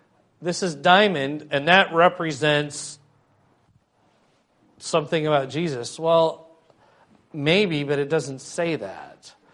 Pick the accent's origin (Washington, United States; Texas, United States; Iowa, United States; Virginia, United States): Iowa, United States; Cedar Rapids; I grew up partway in Cedar Rapids